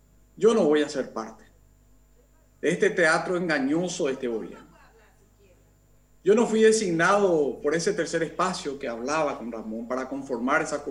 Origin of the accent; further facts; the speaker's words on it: Paraguay; no como legislador, sino como ciudadano paraguayo